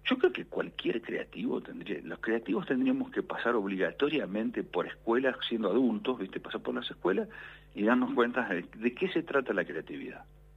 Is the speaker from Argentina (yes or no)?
yes; Puerto Belgrano, Buenos Aires Province, Argentina; born there; porque nací ahí en Puerto Belgrano.